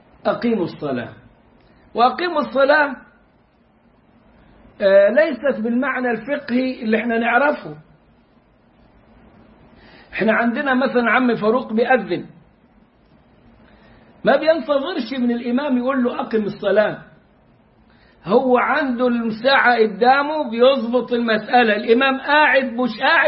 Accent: Egypt; accent: Egyptian; زي لهجتنا احنا كمصريين

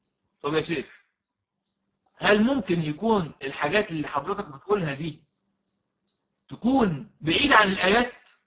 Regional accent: Egypt; عندنا في مصر

